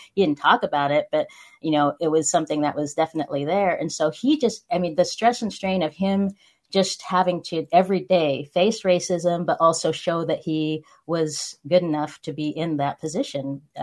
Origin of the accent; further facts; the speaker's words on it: Spokane, Washington, United States; I grew up in Spokane, Washington, and it's a very, you know, less than 1% Black when I grew up.